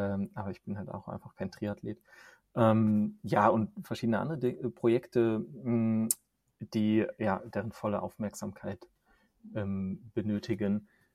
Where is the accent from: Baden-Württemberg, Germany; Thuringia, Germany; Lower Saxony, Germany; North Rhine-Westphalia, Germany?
North Rhine-Westphalia, Germany; Findet ja in meiner alten Heimat statt, sozusagen. Bin ja in der Nähe von Düsseldorf aufgewachsen.